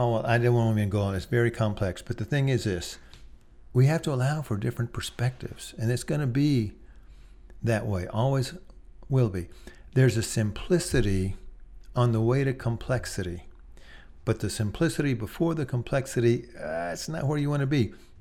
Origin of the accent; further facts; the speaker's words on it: Austin, Texas, United States; I was born and raised in Austin, Texas. Hook 'em horns, go Longhorns, all that.